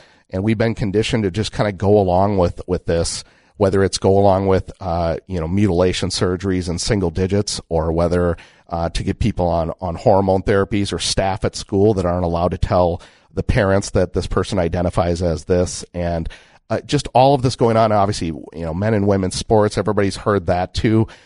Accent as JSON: {"language": "English", "region": "Minnesota", "country": "United States", "said": "I'm from the Minnesota area, obviously Lakes Country, right? But I lived in Minneapolis, and there's a reason that I left, right?"}